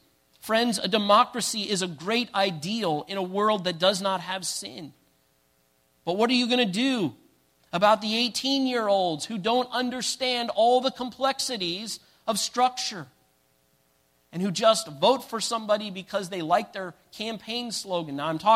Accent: Indianapolis, Indiana, United States; now in Topeka, United States; I grew up in Indianapolis, and Indianapolisans doesn't quite work. So everybody in Indiana refers to themselves as Hoosiers.

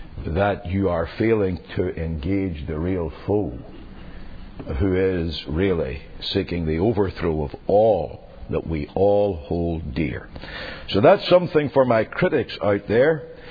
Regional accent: United Kingdom; now in United States; I say your nation because I'm still British, and I can't vote in American elections.

